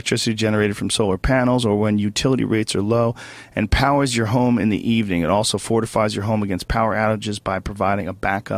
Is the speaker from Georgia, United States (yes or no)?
no; Boston, Massachusetts, United States; like where I grew up in Boston, the winter is all gray.